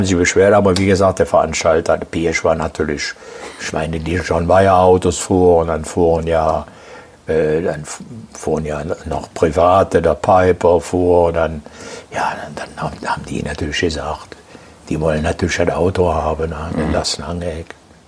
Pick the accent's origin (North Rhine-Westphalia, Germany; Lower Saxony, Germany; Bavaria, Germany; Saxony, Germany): North Rhine-Westphalia, Germany; Aachen; Ich bin aus Aachen.